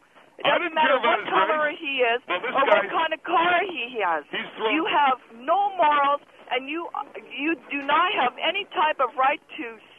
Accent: Santa Barbara, California, United States; I'm from Santa Barbara

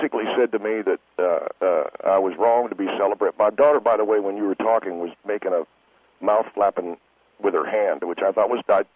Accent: Tennessee, United States; because I was raised in Tennessee

